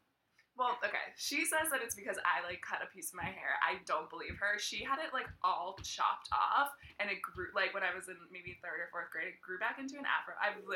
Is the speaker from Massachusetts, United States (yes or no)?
yes; Brookline, Massachusetts, United States; And I grew up in Brookline, which is very affluent and Jewish and liberal, and it's definitely multicultural, but most of the black kids from my school were bused in, and I grew up in Brookline.